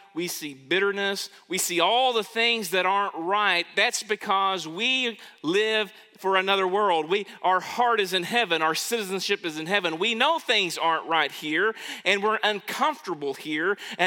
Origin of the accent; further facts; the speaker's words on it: United States; I'm an American, and I'm over here at this conference about Jesus